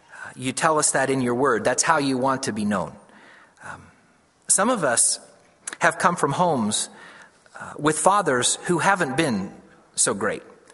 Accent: Ohio, United States; now in Kentucky, United States; I've lived here in Kentucky for about 16 years, but I'm from Ohio originally.

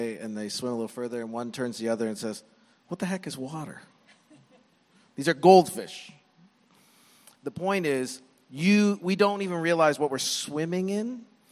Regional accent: Canada; now in United States; And I'm American. I'm an American citizen now, so I used to have this out. I was like Canadian

